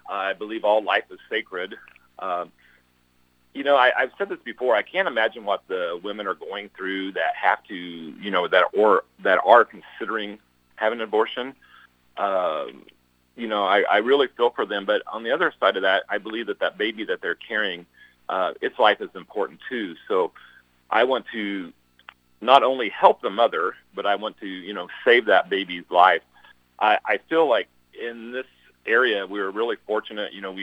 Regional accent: Missouri, United States; I was born and raised here in Nottoway County.

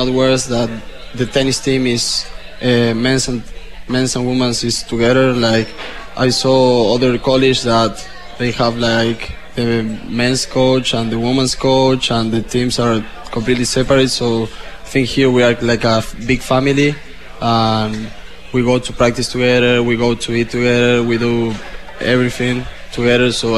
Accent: Argentina; English is a second language; now in United States; I'm coming from Argentina.

